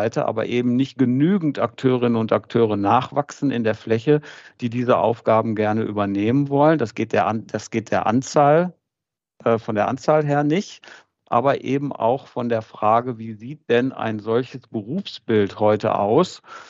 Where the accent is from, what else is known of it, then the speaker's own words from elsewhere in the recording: North Rhine-Westphalia, Germany; Aber wie man vielleicht auch an meinem Akzent-Dialekt hört, das hört sich gar nicht nach Sachsen-Anhalt an, daher komme ich auch nicht, sondern ich bin Ostwestfale und bin jetzt im Moment eben in Südwestfalen unterwegs.